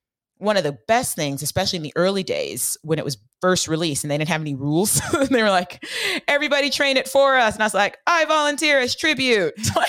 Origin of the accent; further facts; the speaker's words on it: California, United States; I grew up in the Bay Area in the 90s, and my mom worked in Silicon Valley.